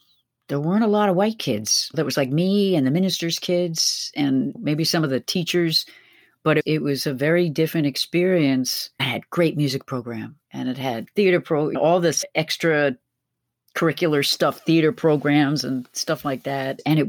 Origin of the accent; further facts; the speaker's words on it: New York, United States; I grew up in the Riverside Church in Harlem.